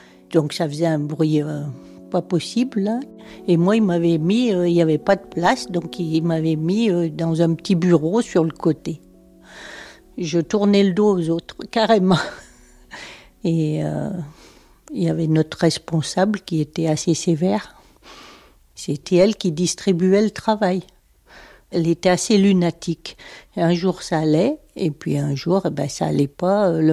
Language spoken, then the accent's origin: French; Saint-Étienne, Auvergne-Rhône-Alpes, France; born there; J'habite à Communet, je suis née à Saint-Étienne.